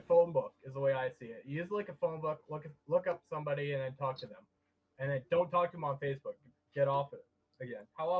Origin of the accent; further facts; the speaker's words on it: Canada; I'm from Canada.